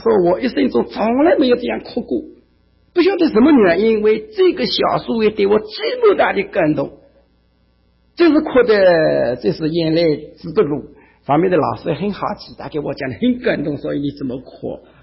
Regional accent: China; now in United States; 我们漂洋过海到美国来读他们那种枯燥乏味的神学

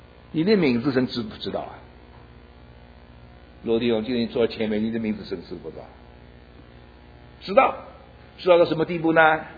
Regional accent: China; 我们中国人用主字啊，都用在下面，没用在上面。

